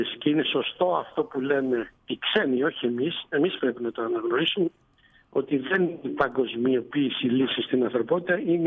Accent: Greece

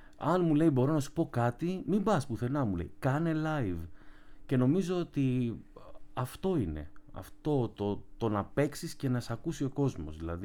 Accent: Igoumenitsa, Epirus, Greece; also born or lived in Ioannina; now in Athens, Greece; Μεγάλωσα στην Ιγουμενίτσα μέχρι τα 15 μου και μέχρι τα 30 έζησα στα Γιάννενα.

